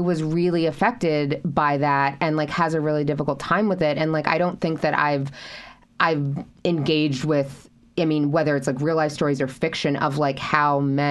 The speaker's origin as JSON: {"language": "English", "region": "West Coast", "country": "United States", "said": "Like, I'm from the West Coast."}